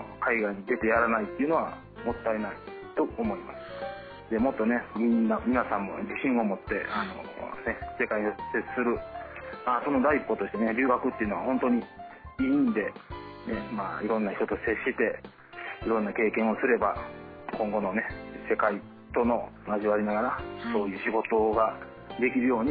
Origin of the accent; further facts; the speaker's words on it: Kochi, Japan; 高知県出身ですけど熊本では東城大学の方に通ってました。